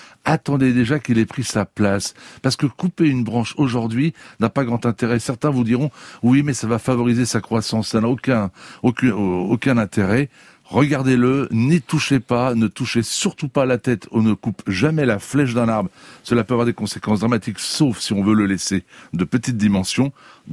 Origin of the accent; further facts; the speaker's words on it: France; On en voit chez nous en France un peu partout